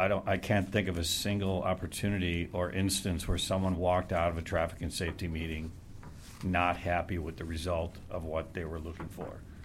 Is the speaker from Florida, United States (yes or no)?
no; Oak Park, Illinois, United States; Growing up in Oak Park, I wasn't in his troop, but as a young man in Boy Scouts, we knew of River Forest Troop